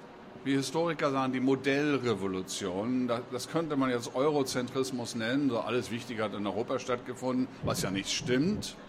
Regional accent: Pays de la Loire, France; German is a second language; Ich komme aus der Vendée, sage ich

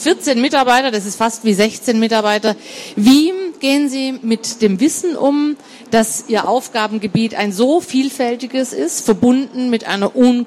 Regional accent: Southern Germany, Germany; Ich habe mich geoutet, auch ich komme aus Süddeutschland.

